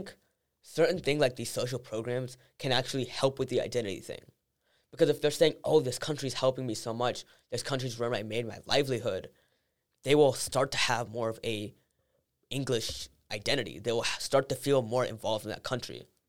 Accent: United States; But I can still have my identity as American and Indian.

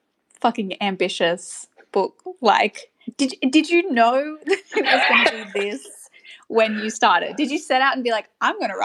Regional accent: Brisbane, Queensland, Australia; I am from Manjin, Brisbane.

